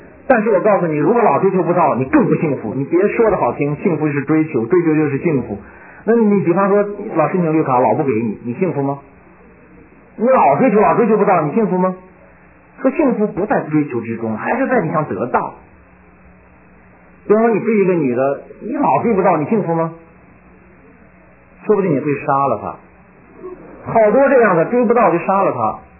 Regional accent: China; 我们小时候在农村的时候啊，在中国大陆

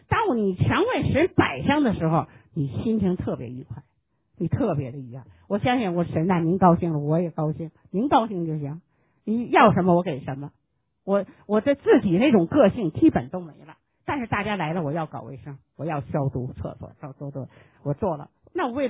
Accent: China; 今天我讲我们中国人就那样

